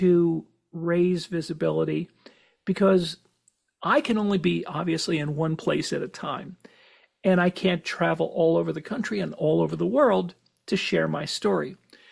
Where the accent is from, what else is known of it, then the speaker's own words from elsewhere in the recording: Cranford, New Jersey, United States; New Jersey, where I live, down in Asbury Park. It was shown at a film festival in my hometown of Cranford.